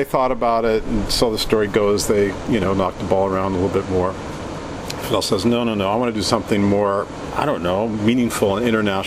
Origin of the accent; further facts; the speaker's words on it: San Francisco, California, United States; I picked up my hometown paper, San Francisco Chronicle